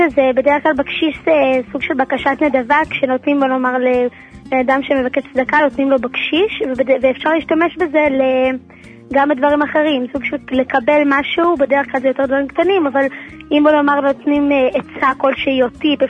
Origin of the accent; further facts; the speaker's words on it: Beitar Illit, Judea and Samaria Area, Israel; אני מביתר עילית